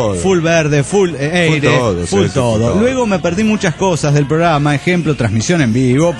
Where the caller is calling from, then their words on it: Dublin, Leinster, Ireland; de Dublín, Irlanda.